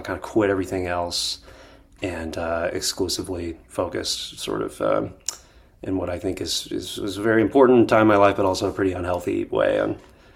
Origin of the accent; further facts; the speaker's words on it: Dallas, Texas, United States; But I tell people I'm from Dallas because I went to high school in Dallas.